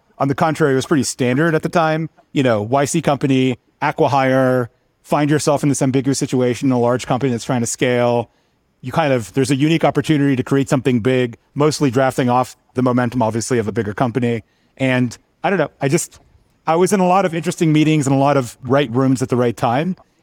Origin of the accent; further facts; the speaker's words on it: Florida, United States; In high school, I interned at the Miami Herald and the Fort Lauderdale Sun Sentinel. So I was raised in South Florida.